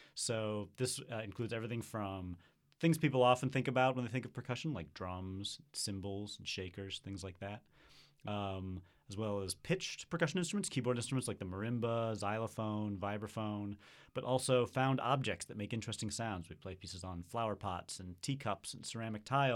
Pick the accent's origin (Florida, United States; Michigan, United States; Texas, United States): Michigan, United States; West Bloomfield; I grew up in the Metro Detroit area in West Bloomfield and played the Metropolitan Youth Symphony.